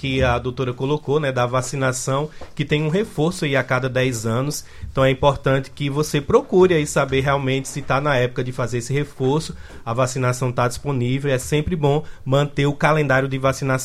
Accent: Jericó, Paraíba, Brazil; porque eu sou sertanejo, que nem você, sou aí de Jericó

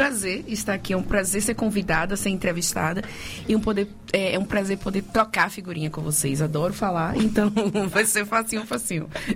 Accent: Salvador, Bahia, Brazil; sou teropolitana, nascida e criada no Engenho Velho de Brotas. Hoje eu não moro mais

